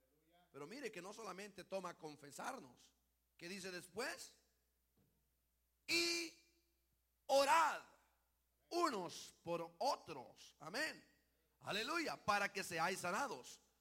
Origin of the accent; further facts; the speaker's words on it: Honduras; bueno, los que viven en Honduras, nosotros seguimos siendo hondureños.